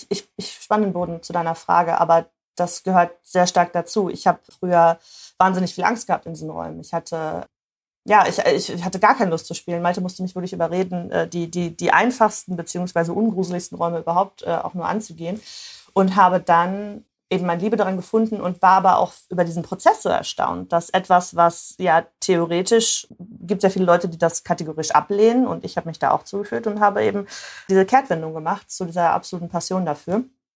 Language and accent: German; Wuppertal, North Rhine-Westphalia, Germany; born there; Ich bin in Wuppertal geboren.